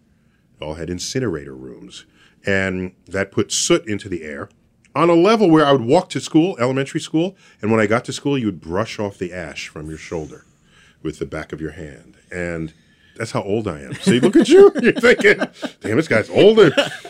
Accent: New York City, New York, United States; I was born and raised in New York City

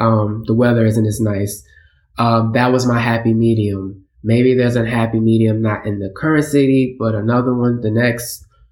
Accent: Houston, Texas, United States; I mean, I'm from Houston, so it's a gigantic place, but there, to me, aspects of small town.

